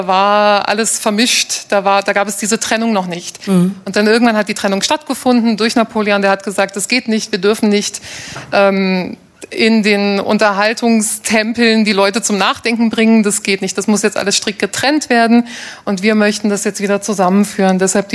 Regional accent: Heinsberg, North Rhine-Westphalia, Germany; aus Heinsberg komme ich.

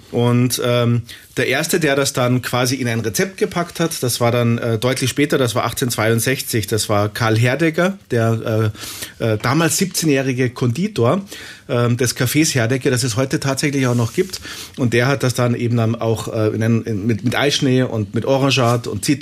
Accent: Austria; Da muss ich jetzt als Österreicher und nahezu nah an Wien und Salzburg lebender sagen

